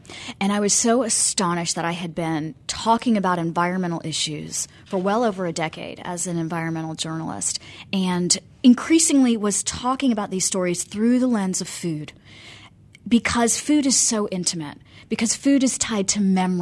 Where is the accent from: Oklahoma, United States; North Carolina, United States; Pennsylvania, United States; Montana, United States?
North Carolina, United States; I grew up in North Carolina, but I'm of Indian origin, and I grew up with the kind of the peak of masala